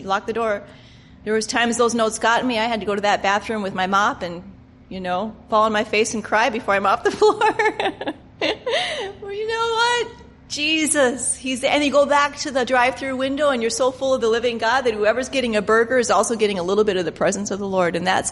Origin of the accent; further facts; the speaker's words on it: Minnesota, United States; You know, I was raised in Minnesota, and yeah, that was a big part of my childhood, making snowballs.